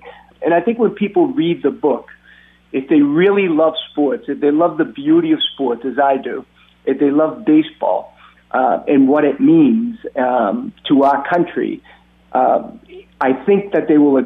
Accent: Boston, Massachusetts, United States; also born or lived in Cuba; I was raised in Boston. I was born in Cuba, but raised in Boston. And I am a Boston fan.

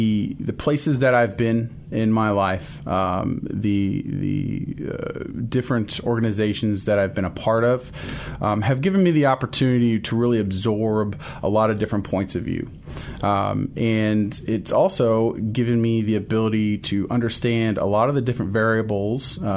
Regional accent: Burlington, United States; also born or lived in California / Texas; Born and raised in Burlington, lived in the same house all growing up, went to Burlington High School. After high school, I left Burlington and joined the U.S. Navy.

